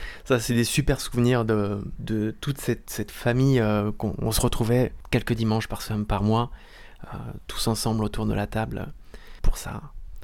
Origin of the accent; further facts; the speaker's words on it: Brittany, France; Alors je viens du Finistère, on n'a pas de différence entre...